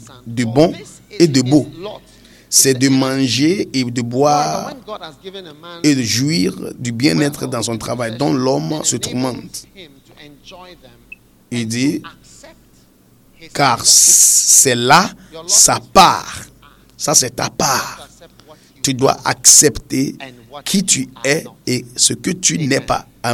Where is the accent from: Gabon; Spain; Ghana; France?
Ghana; Moi, je suis Ghanéen, je suis de Ghana. Même si vous pensez que je ne suis pas Ghanéen, je suis de Ghana. Parce que j'ai été ici toute ma vie.